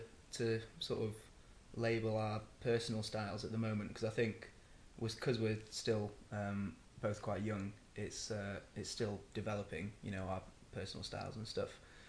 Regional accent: Manchester, North West England, United Kingdom; because we're from Manchester, and to be playing kind of on home ground is really nice

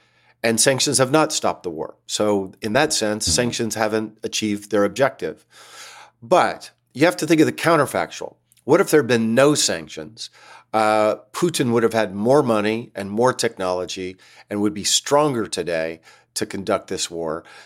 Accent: United States; But as an American, I'm also embarrassed by that.

